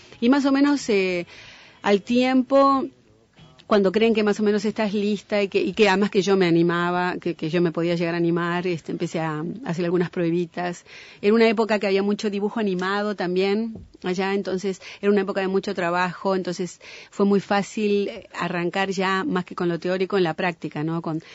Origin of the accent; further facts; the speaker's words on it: Montevideo, Uruguay; nací cuando vivíamos en Juan Polié, 18, por ahí. Pero yo siempre digo, yo crecí en el centro. Yo crecí en Colonia, entre Ejido y Yaguarón. Ahí fue mi vida.